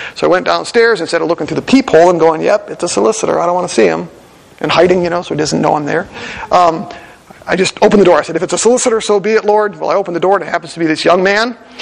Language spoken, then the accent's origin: English; Wisconsin, United States; And I said, yeah, I'm from Wisconsin.